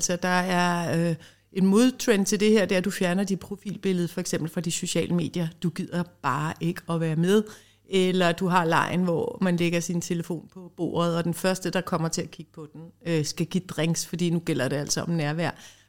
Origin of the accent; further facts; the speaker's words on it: Ireland; at jeg kommer fra Irland